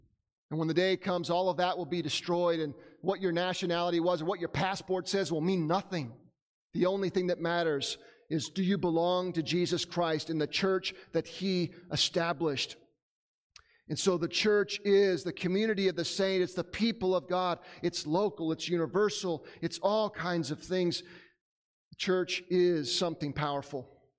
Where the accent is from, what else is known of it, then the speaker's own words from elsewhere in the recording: United States; I'm glad that I'm an American. But guess what? You can go to heaven and not be an American.